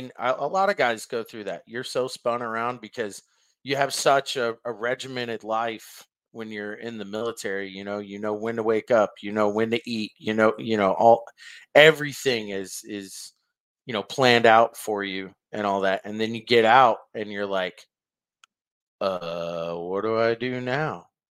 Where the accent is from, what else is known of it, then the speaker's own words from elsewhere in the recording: Waco, Texas, United States; I grew up in Central Texas in Waco.